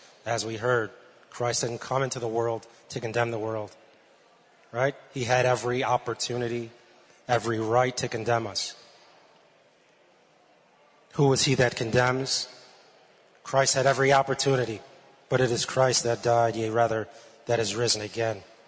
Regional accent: Utica, New York, United States; I am from Utica, New York.

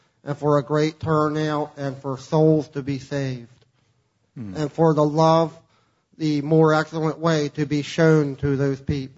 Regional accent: York, Pennsylvania, United States; And I'm from York, Pennsylvania

